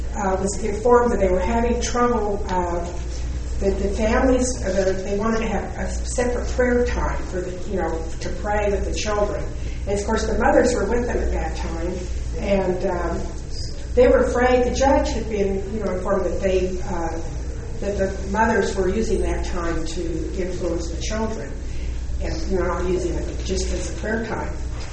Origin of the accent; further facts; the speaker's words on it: Texas, United States; I'm from Texas, and I've got to tell you about a local newspaper article